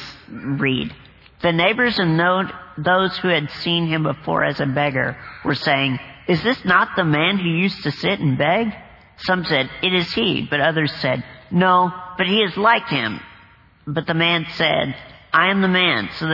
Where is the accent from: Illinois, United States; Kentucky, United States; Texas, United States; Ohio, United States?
Kentucky, United States; Bowling Green; also born or lived in Nashville; Now, soon after my sweat glands were restored, we moved from Nashville, Tennessee to Bowling Green, Kentucky. And I met my first friend in second grade.